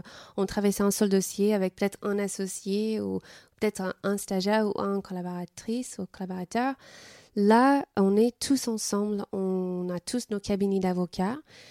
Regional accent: United States; now in France; Mon expérience est qu'en tant qu'Américain, Américaine, les Américains, ou je parle pour les Américains, quand on est en France

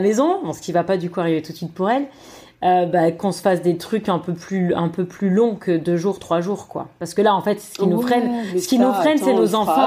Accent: France; Pour le coup, nous, on est beaucoup de Français dans le coin.

